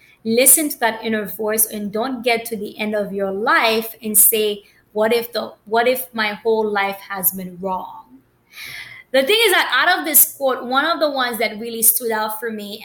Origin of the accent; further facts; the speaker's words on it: Haiti; also born or lived in Washington, D.C., United States; now in Miami, United States; I'm in Miami now. I'm from Miami. Well, I'm originally from Haiti, but, you know, I've been living in Miami. I've been in the States now for over, it's going to be 27 years next month.